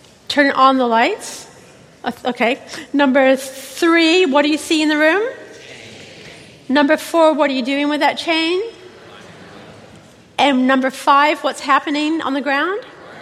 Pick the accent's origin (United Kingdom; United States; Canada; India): United Kingdom; England; I grew up in England and we went there almost every Sabbath afternoon.